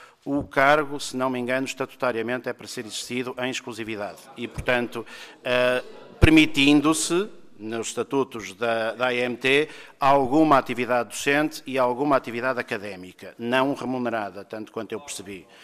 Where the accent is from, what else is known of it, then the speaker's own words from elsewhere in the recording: Porto, Portugal; now in Lisbon, Portugal; eu sou do Porto, trabalho e estou a viver em Lisboa neste tempo